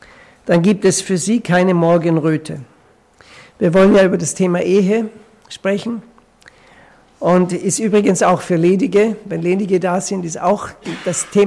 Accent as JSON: {"language": "German", "country": "Austria", "said": "Ich bin aus Österreich. Meine Frau ist aus der Schweiz."}